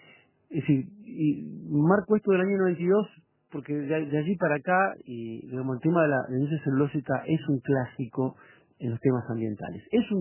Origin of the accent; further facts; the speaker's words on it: Rosario, Santa Fe, Argentina; Yo soy de Rosario, que está a muy pocos kilómetros de Capitán Bermúdez, donde está Celulosa Argentina